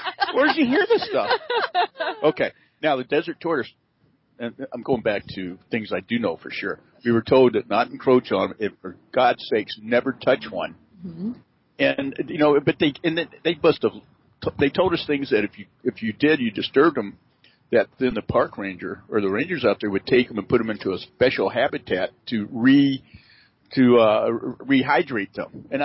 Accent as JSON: {"language": "English", "region": "the South", "country": "United States", "said": "this is I'm from the South"}